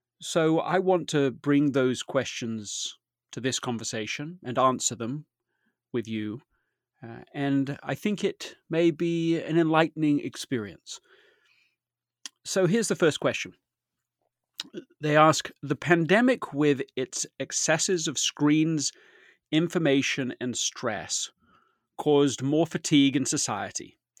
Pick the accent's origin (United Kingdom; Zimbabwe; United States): United Kingdom; Leeds, Yorkshire and the Humber; I grew up in Leeds, England. It's an industrial town.